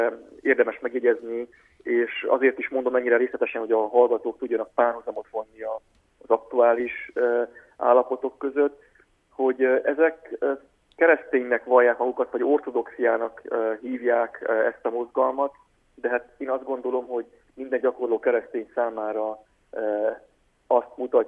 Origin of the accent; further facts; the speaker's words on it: Transylvania, Romania; mi erdélyi magyarok vagyunk